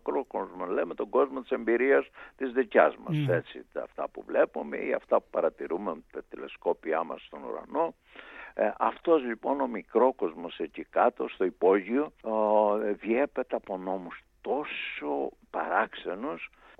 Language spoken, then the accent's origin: Greek; Greece; Εντάξει, αισθάνομαι και περηφάνεια ότι είμαι Έλληνας, αλλά νομίζω καμιά φορά το παρακάνομαι σε αυτό το σημείο.